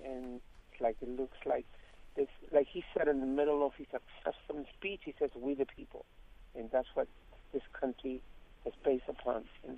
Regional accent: Chile; now in United States

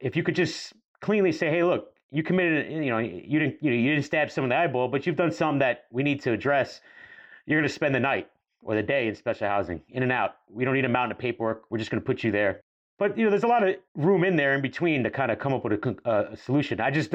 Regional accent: Staten Island, New York, United States; we grew up in New York in the 90s, even on Staten Island, I was stopped and frisked on several occasions

